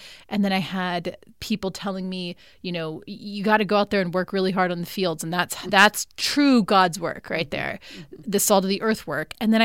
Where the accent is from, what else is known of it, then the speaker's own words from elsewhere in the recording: Brawley, California, United States; I'm from a small farming town called Brawley the Mexico and border in California. So my parents' house is about 60 miles, I think, north of the border. And it was, I'm, you know, fourth generation landowner.